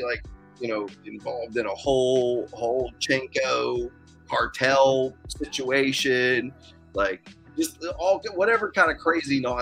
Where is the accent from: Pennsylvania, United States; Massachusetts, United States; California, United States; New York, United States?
Pennsylvania, United States; Pittsburgh; I'm from Pittsburgh, PA.